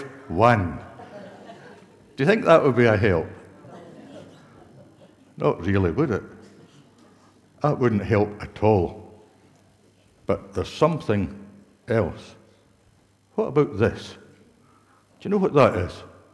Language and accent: English; Scotland, United Kingdom; where I grew up in Kintyre